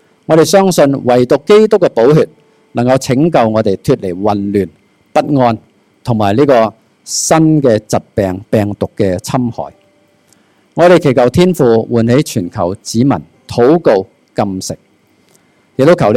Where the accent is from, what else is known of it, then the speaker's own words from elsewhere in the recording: Hong Kong; 其实尼希米同我哋差唔多，好似我哋香港人咁样